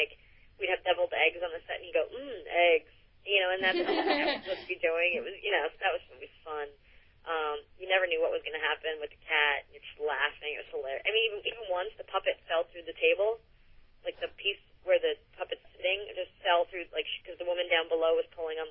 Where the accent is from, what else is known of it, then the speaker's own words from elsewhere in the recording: New York, United States; I grew up in New York, and I'm used to doing everything.